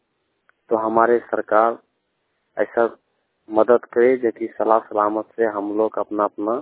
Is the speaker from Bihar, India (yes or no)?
yes; Bihar, India; जो कि मैं बिहार का रहने वाला हूँ और मैं तमिलनाडु का बॉर्डर पर पास लखपत में हूँ।